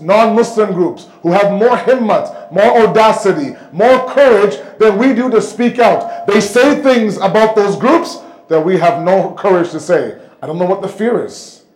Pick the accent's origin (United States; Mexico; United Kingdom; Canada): Canada; not just here in the UK, I'm from Canada, there as well, all across North America.